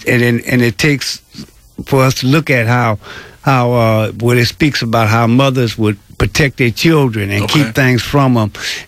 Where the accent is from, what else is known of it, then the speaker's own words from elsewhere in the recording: Detroit, Michigan, United States; moved away; Although we came from Detroit, it was like how people come from the South.